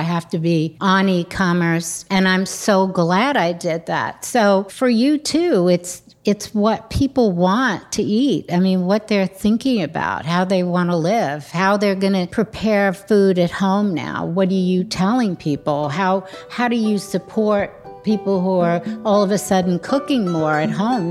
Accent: New York, United States; So it was, you know, New York. It was great growing up in New York at the time.

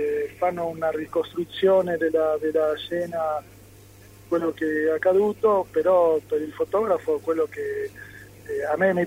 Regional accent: Argentina; now in Italy; io sono d'origine italiano, mi trovo molto bene qui e la società con cui sono cresciuto in Argentina ha molti parametri in comune.

